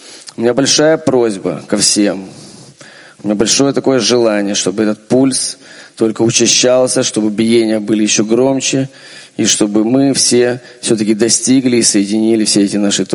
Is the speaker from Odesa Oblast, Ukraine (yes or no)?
yes; Odesa, Odesa Oblast, Ukraine; из Одессы.